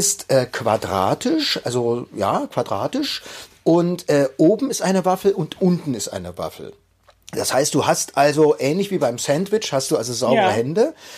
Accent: Leipzig, Saxony, Germany; wir hatten bei uns in Leipzig, in Leipzig Südost, Anger Grottendorf, da bin ich ja aufgewachsen

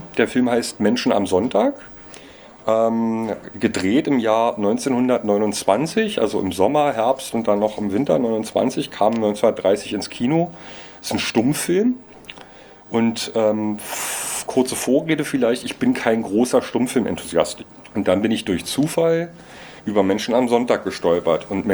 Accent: Berlin, Germany; Als Berliner und Filmfreund

